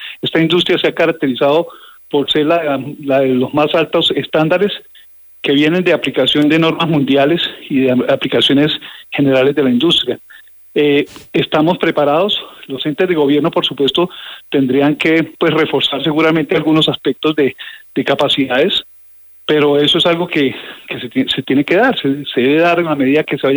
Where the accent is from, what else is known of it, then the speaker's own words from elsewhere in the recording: Colombia; somos colombianos.